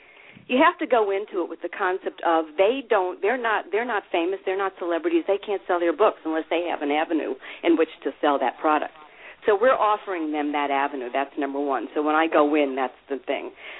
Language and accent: English; New York, United States; I came from New York and from radio, so I've been doing radio on and off for years